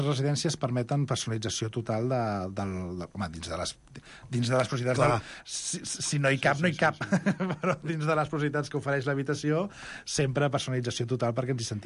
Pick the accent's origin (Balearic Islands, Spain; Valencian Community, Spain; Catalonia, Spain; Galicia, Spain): Catalonia, Spain; Granollers; Jo sóc de Granollers.